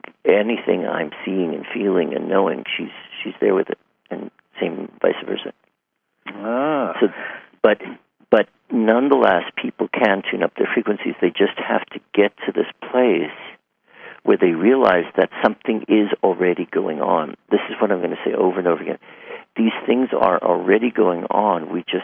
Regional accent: New York City, New York, United States; And I grew up in New York City, right in New York City.

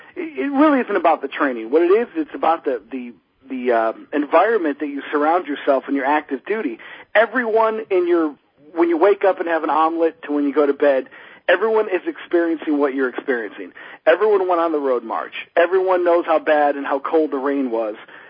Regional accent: New York, United States; I'm from Western New York, and I had some guys, two guys on drugs, broke into my we had a home invasion.

